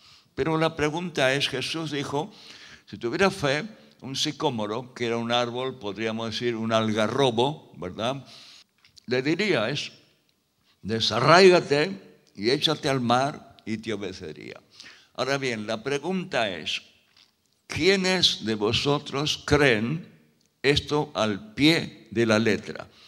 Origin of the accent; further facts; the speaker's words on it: Argentina; born there; Sabéis que nací en la Argentina y al diccionario a veces hablando mal y pronto lo llamamos el mataburros